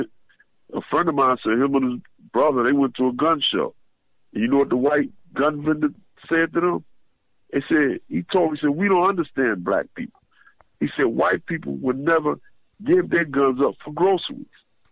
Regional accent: Philadelphia, Pennsylvania, United States; The statement is, when I grew up in North Philly, on both sides of the street, you had men who grew up, came up there from down south, and they went hunting.

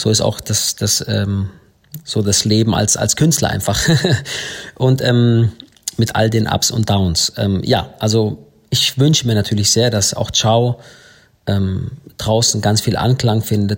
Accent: Baden-Württemberg, Germany; aber wir sind im Schwabenland groß geworden. Meine Geschwister und ich, wir sind da geboren

